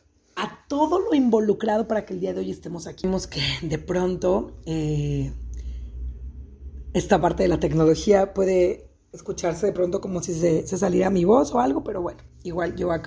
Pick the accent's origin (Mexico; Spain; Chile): Mexico; soy mexicana, actualmente viviendo donde esté mi maleta. Donde esté mi maleta es mi hogar, en este momento en Guadalajara, sin embargo, pues en diferentes lugares